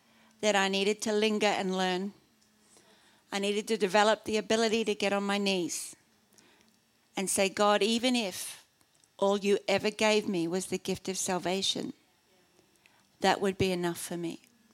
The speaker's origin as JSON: {"language": "English", "country": "Australia", "said": "And I'm an Aussie chick."}